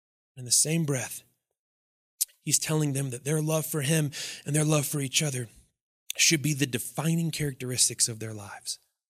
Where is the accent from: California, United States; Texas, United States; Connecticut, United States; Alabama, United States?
Texas, United States; Lubbock; I grew up in Lubbock, Texas, and there's a famous song that said